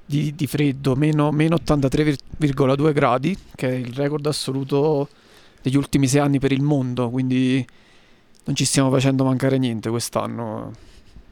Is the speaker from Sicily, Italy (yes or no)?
no; Salerno, Campania, Italy; now in Giffoni Sei Casali, Italy; Da Salerno, io sono di Salerno. E abito a Giffoni Sei Casali, ma sono di Salerno.